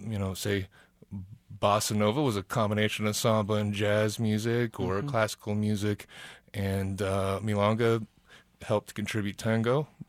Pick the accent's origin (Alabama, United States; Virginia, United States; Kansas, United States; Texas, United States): Kansas, United States; Wichita; now in Lawrence, United States; Yeah, I'm actually from Wichita. I've been living in Lawrence for past couple decades.